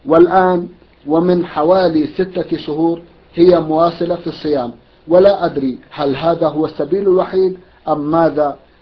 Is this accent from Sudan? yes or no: yes; Sudan; now in Saudi Arabia; أنا سوداني مقيم في المملكة العربية السعودية والحمد لله على ذلك. لي أخت شقيقة في السودان